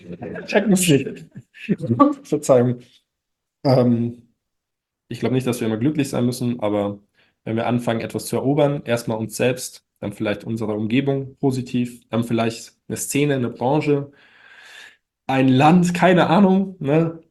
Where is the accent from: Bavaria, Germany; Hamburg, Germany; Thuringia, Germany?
Bavaria, Germany; Munich; ich glaube, das ist noch ein echter Pfunskerl, sagt man bei uns in München.